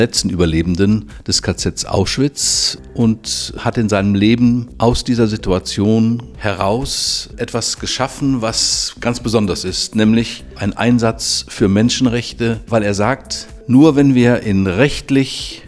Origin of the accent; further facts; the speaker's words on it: Germany; für mich als Christ und für mich als Deutscher.